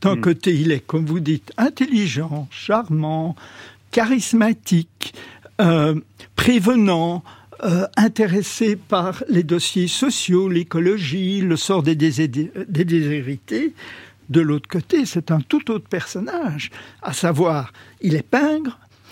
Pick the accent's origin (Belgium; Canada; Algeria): Belgium; moi je suis belge d'origine